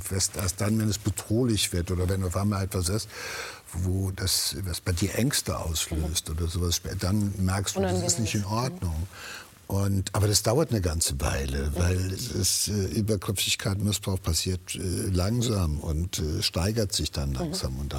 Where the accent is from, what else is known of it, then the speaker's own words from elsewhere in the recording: Eller, North Rhine-Westphalia, Germany; born there; Insofern ist Eller mein Geburtsort.